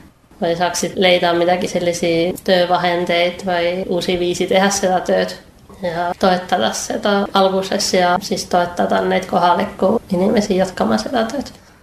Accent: Kouvola, Kymenlaakso, Finland; Ma olin väga aktiivselt käinud oma koguduse noortetöös Kouvolas, kus ma olen pärit.

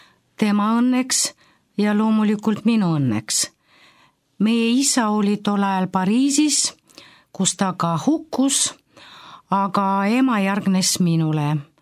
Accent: Saint Petersburg, Russia; Ma sündisin Sankt-Peterburis.

